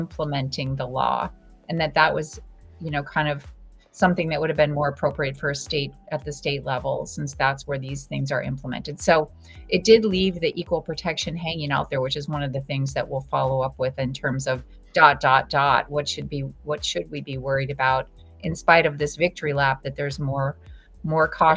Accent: Minnesota, United States; moved away as an adult; I was born and raised on the White Earth Indian Reservation in Minnesota because my parents were teachers there. So I went to school there. My whole childhood was there till I was 18 and went away to college

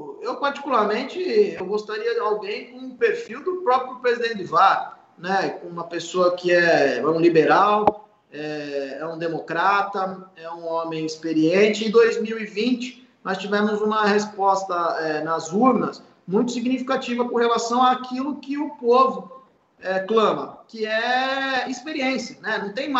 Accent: São Paulo, Brazil; Eu, enquanto paulista, né, eu reconheço, fui governado, né, sou cidadão, fui governado pelo Geraldo

